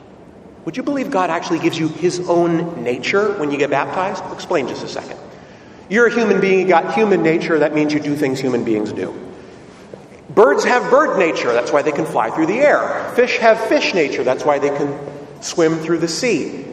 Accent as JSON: {"language": "English", "country": "United States", "tie": "born or raised there", "said": "There's more smiles per mile in this village than there are back in my hometown in the States."}